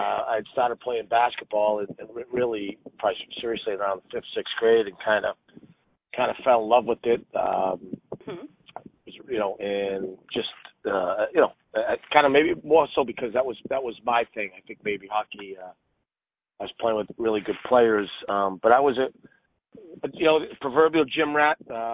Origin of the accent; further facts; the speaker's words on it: Medford, Massachusetts, United States; You know what? Medford's about 5 miles from the downtown Boston, so mm-hmm. – I grew up a hockey player.